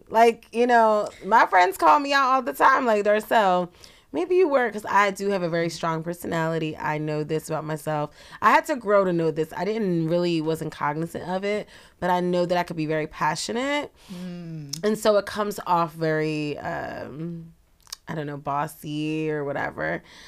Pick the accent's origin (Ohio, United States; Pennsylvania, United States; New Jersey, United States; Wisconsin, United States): Pennsylvania, United States; Philadelphia; Like, I was born and raised in Philly, so we talk a little strong, you know.